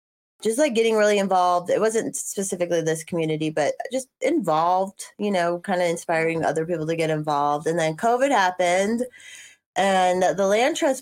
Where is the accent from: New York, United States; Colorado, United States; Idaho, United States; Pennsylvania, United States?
Colorado, United States; Larkspur; in a town called Larkspur, Colorado, is where I grew up.